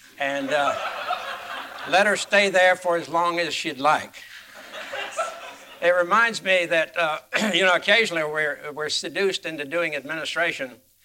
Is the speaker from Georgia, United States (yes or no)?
yes; Georgia, United States; I hail from Northeast Georgia.